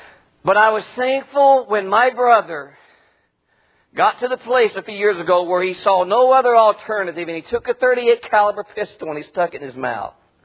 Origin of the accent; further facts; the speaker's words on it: West Virginia, United States; I'm from West Virginia, Mommy and Daddy.